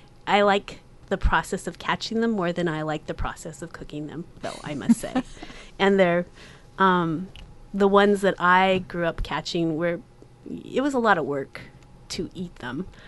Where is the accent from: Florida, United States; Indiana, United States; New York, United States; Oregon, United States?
Oregon, United States; And I grew up in Western Washington County, and we had a home in Banks, Oregon, which is rural Washington County.